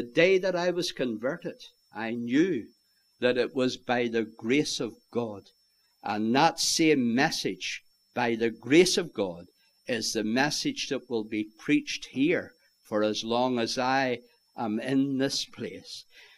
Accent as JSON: {"language": "English", "country": "Ireland", "said": "Goodness sake, I'm an Irishman."}